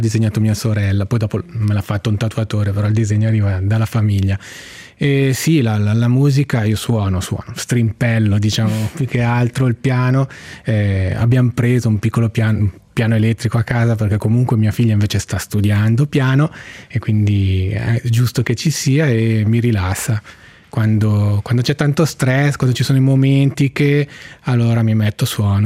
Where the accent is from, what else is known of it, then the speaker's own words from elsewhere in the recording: Giornico, Ticino, Switzerland; le origini sono sarde, però io sono nato e cresciuto a Giornico, quindi diciamo un po' un miscuglio